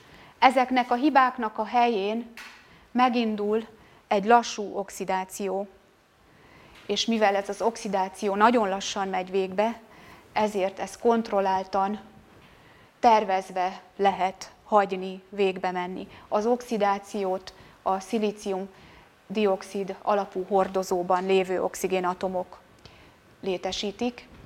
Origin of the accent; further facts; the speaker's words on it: Győr, Győr-Moson-Sopron, Hungary; Mivel mi győriek vagyunk